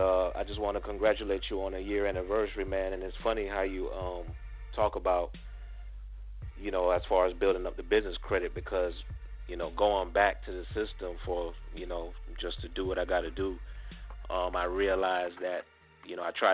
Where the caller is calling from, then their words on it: Tampa, Florida, United States; from Tampa.